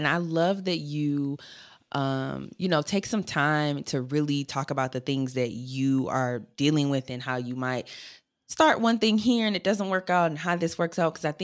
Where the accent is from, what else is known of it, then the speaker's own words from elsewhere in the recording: Michigan, United States; Like I'm originally from Michigan, so I'm like, when would I ever?